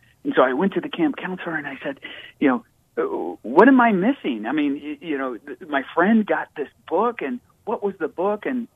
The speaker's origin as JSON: {"language": "English", "region": "California", "country": "United States", "tie": "born there", "also_born_or_lived": "Colorado / Minnesota / Missouri", "said": "I was born in California, but we made treks from California to Colorado to Minnesota to Missouri, back to California, back to Minnesota."}